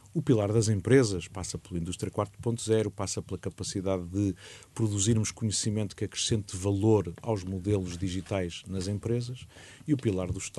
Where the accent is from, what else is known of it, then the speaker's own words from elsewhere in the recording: Matosinhos, Norte, Portugal; Eu sou do Porto, sou de Matosinhos, melhor dizendo, tenho aqui o meu coração